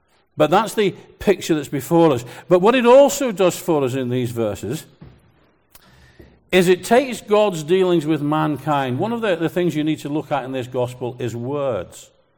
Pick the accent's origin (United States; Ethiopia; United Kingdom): United Kingdom; Liverpool, North West England; accent: Liverpudlian; Now, I can't say that word properly, my wife tells me, because of my Liverpudlian accent.